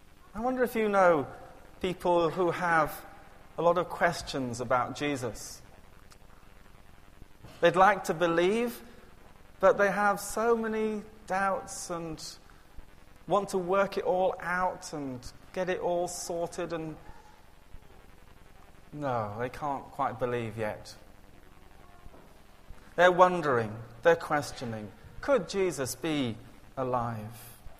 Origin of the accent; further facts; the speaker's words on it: Colwyn Bay, Wales, United Kingdom; coming back to my hometown in Colwyn Bay